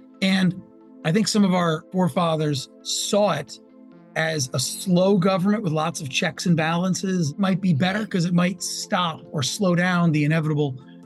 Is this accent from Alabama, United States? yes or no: no; Middletown, New Jersey, United States; My hometown, Middletown, New Jersey, we lost, I think, more people than any town in the country in 9/11.